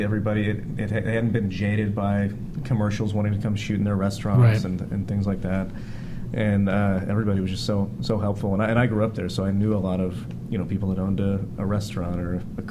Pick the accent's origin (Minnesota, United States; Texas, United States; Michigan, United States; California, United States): Texas, United States; Austin; You know, growing up in Austin, I ended up doing like side work in college for musicians.